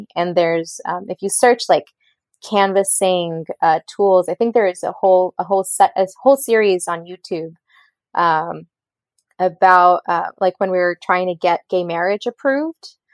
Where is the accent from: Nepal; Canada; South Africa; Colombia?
Colombia; also born or lived in Nigeria / France / Venezuela / United States; So I'm from Colombia, and I grew up in 5 different countries. I grew up in Nigeria, France, Venezuela, the States, and in Colombia, of course.